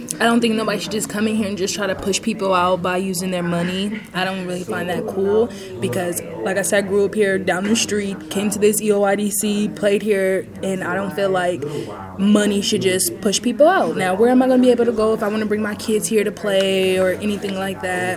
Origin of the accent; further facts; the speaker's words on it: Oakland, California, United States; So yeah, Oakland is a major part of me. It's who I am. So when everybody asks me who I am, I'm from Oakland.